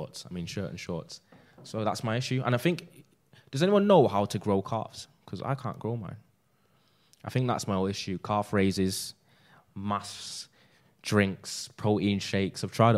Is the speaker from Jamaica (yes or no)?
yes; Jamaica; Because, being a Jamaican man, I have legs like twigs.